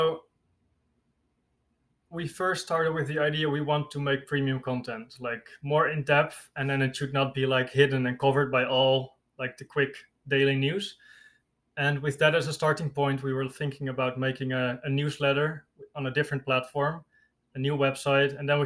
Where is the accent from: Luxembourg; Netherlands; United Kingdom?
Netherlands; English is a second language; I'm from the Netherlands. And as I was graduating as a product designer, I moved to Cambodia for half a year to continue my study there